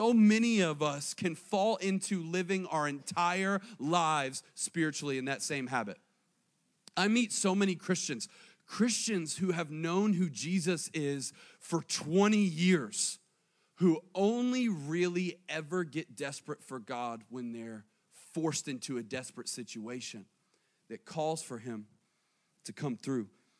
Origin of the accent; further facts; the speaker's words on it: the South, United States; And I was like, yeah, I'm from the South, so it is what it is.